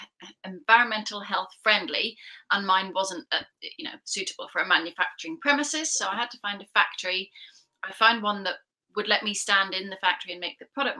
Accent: Northern Ireland, United Kingdom; I actually come from a catering family. I grew up in Northern Ireland, where my grandparents had a restaurant.

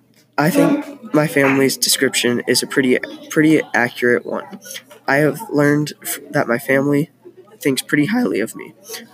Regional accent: New Brighton, Minnesota, United States; I was born and live in New Brighton, Minnesota.

